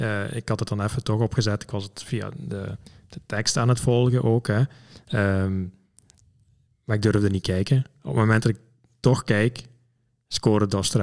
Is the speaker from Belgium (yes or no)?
yes; Belgium; Allee, als we dan als Belg kijken, het volkslied in het Nederlands en in het Frans.